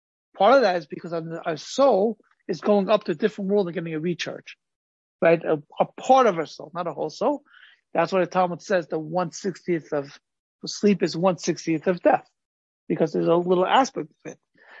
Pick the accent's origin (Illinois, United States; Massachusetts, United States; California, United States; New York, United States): California, United States; I grew up in California, like we had wildfires every summer.